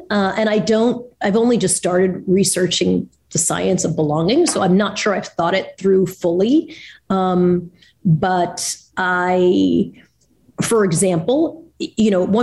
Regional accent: Long Island, New York, United States; You know, like I think I grew up in Long Island and my parents, you know, were, if anything was my mom was a bit of a fighter.

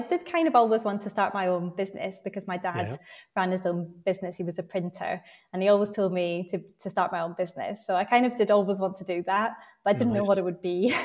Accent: Scotland, United Kingdom; now in London, United Kingdom; I'm originally from Glasgow. Well, not really Glasgow. Any Scottish people will now be offended because it's not really Glasgow. I'm from a place near Glasgow. But I've lived in London for sort of 10 years or so.

